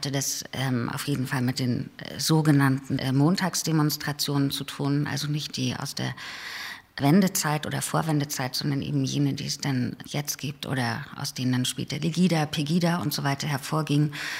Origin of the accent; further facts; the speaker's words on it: Saxony, Germany; Ich bin in der Hexenküche Sachsens groß geworden.